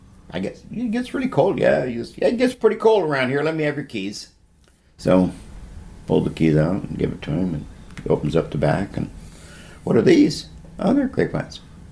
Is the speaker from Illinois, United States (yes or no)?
no; California, United States; Oh, I see you're from California. Yeah, I'm from California.